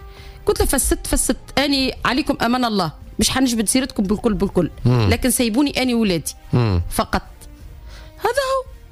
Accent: Tunisia; ولدي هنا بلادنا تونس

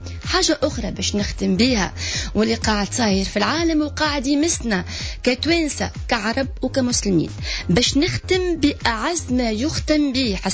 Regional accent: Tunisia; أنا كتونسية ككل تونسية مسلمة وعربية ضد الإرهاب،

